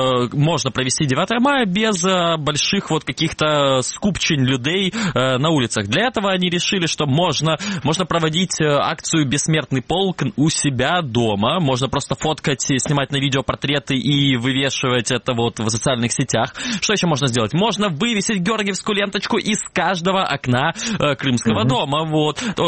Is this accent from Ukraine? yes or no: yes; Kerch, Crimea, Ukraine; Керчь, где всего 17 самолетов почему-то должны пролететь. Обделили почему-то мой родной город, я не знаю.